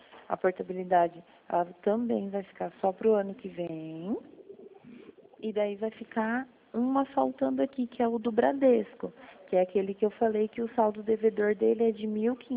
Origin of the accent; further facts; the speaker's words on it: Toledo, Paraná, Brazil; Eu sou de Toledo.